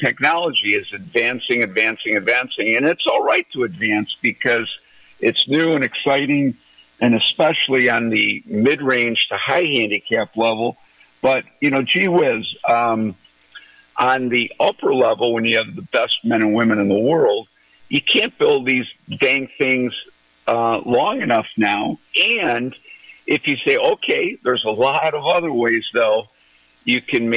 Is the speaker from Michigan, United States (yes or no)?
yes; Holland, Michigan, United States; a private club I designed in my hometown of Holland.